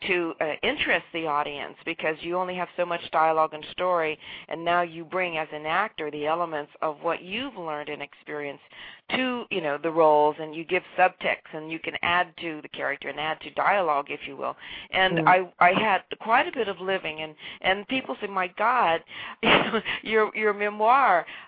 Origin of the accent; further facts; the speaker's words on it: Wyoming, United States; also born or lived in Colorado; the frontier women that I grew up with in Wyoming and Colorado from my family